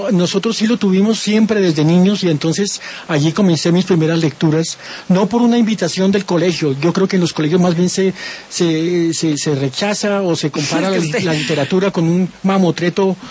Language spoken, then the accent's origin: Spanish; Bogotá, Colombia; born there; also born or lived in Pasto; yo nací en Bogotá, pero mi familia es nariñense. Mi padre era pastuso, mi mamá de San Pablo, Nariño. Y pasé 3 años de mi infancia en Pasto